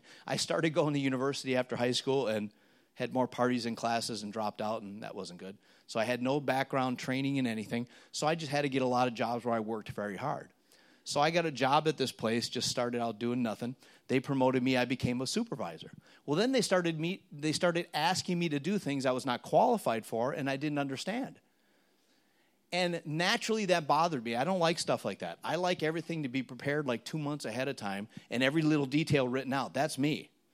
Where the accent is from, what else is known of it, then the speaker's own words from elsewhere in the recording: Chicago, Illinois, United States; now in Germany; Normally I fly Frankfurt to Chicago, and I'm not far from Chicago where I came from.